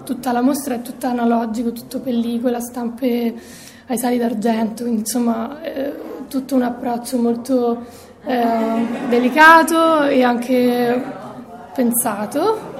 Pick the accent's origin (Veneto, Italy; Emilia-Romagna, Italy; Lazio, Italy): Lazio, Italy; Rome; la mia vita a Roma, nella crescita, perché sono comunque nata a Roma da madre sarda, e quella che era la mia famiglia di origine materna.